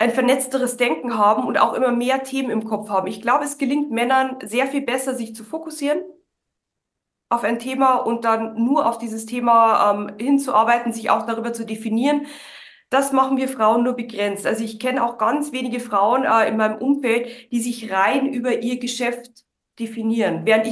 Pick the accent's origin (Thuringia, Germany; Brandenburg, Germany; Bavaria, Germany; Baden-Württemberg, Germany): Bavaria, Germany; accent: Bavarian; aber du hörst es auch in meinem Akzent, ich komme aus Bayern